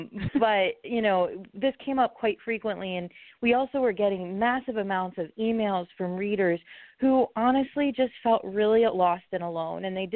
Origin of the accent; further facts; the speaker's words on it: Pennsylvania, United States; Oh, sure. Yeah, I'm originally from Pennsylvania, actually close to Hershey.